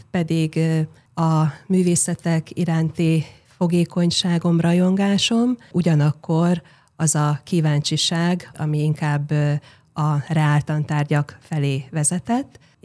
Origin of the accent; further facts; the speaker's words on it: Baktalórántháza, Szabolcs-Szatmár-Bereg, Hungary; Baktalórendházán születtem, ott nőttem föl.